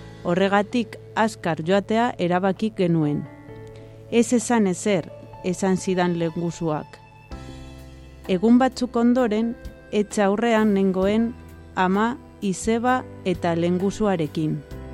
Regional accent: Lugo, Galicia, Spain; Txikitan, Lugo kanpoaldeko auzo bateko etxe batean bizi nintzen. Etxe honetan, lehenengo solairuan, osaba, izeba eta lenguzua bizi ziren, eta bigarren solairuan, gurasoak eta ni.

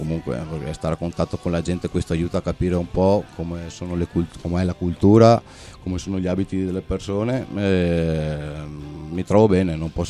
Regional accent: Castelfranco Veneto, Veneto, Italy; il mio paese si chiama Castelfranco Veneto, è un piccolo paesello di 30.000 persone più o meno, sì, della provincia di Treviso.

